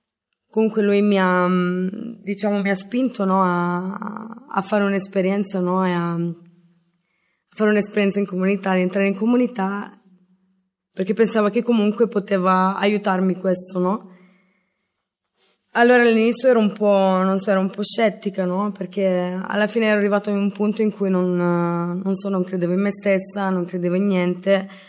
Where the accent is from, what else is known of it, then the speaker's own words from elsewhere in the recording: Calabria, Italy; sono italiana, vengo dalla Calabria. Vengo da una famiglia semplice, umile, che ha sempre lavorato e mi ha sempre trasmesso i valori, e tra questi anche la fede.